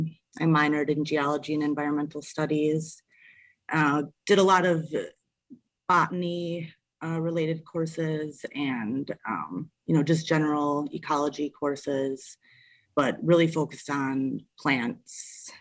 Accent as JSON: {"language": "English", "town": "Pewaukee", "region": "Wisconsin", "country": "United States", "tie": "born or raised there", "said": "Well, I grew up in Pewaukee, Wisconsin, and honestly, I'd say as young as I can remember, I had an interest in all things natural."}